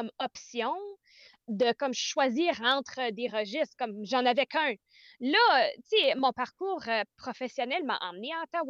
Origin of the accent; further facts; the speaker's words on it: Colombia; accent: Franco-Colombian; je vais, tu sais, drum up un peu mon accent franco-colombien pour vraiment l'agacer